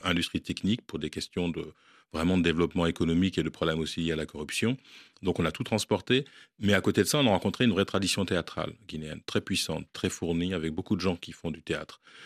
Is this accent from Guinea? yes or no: no; Guadeloupe; par rapport aux Antilles, moi je suis guadeloupéen